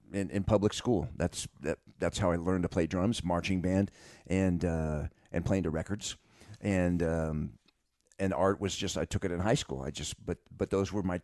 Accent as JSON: {"language": "English", "region": "Texas", "country": "United States", "said": "And they're L.A. guys, and I'm from Texas."}